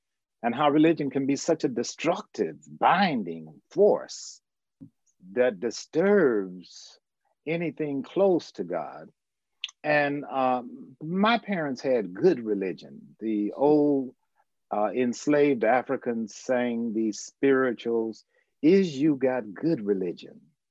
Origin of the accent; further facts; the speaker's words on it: Chicago, Illinois, United States; And they migrated north, and I grew up in Chicago, consequently.